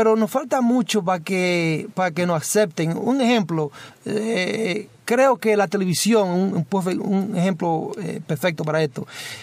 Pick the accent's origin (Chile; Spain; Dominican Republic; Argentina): Dominican Republic; No, eso no es mío, porque yo soy dominicano.